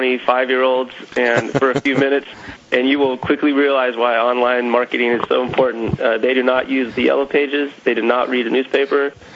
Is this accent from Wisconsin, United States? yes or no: no; Kansas, United States; Funny, I'm actually from Kansas, but I don't take that the wrong way.